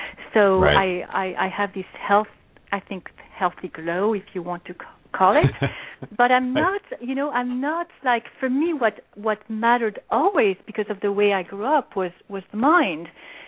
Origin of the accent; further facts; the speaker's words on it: Geneva, Switzerland; also born or lived in Paris; I grew up in the mountains, you know, outside of Geneva. Even I was born in Paris, we moved there right away.